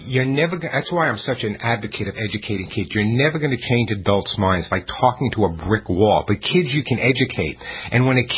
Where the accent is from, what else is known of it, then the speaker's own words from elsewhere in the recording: Bronx, New York, United States; Originally, yeah. Originally from the Bronx, yeah.